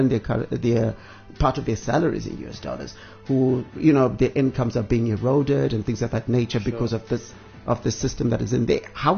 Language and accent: English; Bulawayo, Zimbabwe; Vilayo, my hometown, 106.7